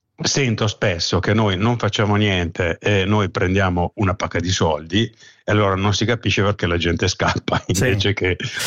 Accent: Lombardy, Italy; sto ragionando, io sono lombardo

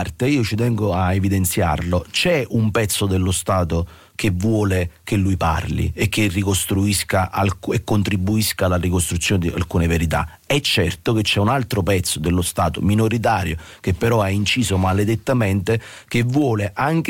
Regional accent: Naples, Campania, Italy; Da napoletano ti posso dire che non c'è un problema né endemico né etnico di popolo rispetto alla presenza mafiosa

